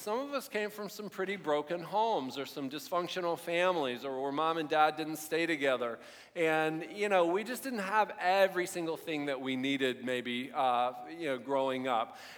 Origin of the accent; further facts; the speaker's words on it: Ohio, United States; now in Portland, United States; I run a bike shop outside of Portland, Oregon. Now, I grew up in Ohio, but I actually went to school in Oregon.